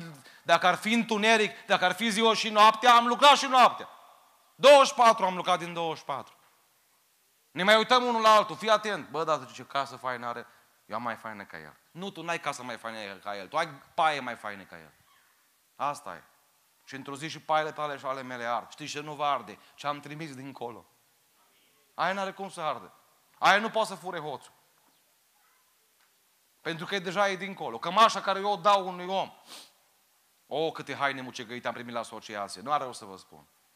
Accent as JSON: {"language": "Romanian", "country": "Romania"}